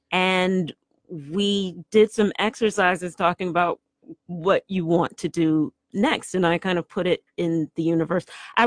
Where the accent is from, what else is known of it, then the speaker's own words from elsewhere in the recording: Chicago, Illinois, United States; Let's see, I'm a Chicagoan, and I'm naming other famous yogis.